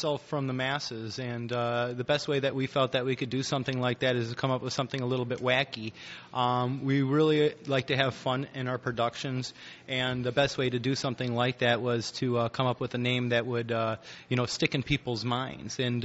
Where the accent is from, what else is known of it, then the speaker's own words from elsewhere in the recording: Malibu, California, United States; also born or lived in Chicago, United States; Well, I was born in Chicago. I moved out to California. I was raised in Malibu, California.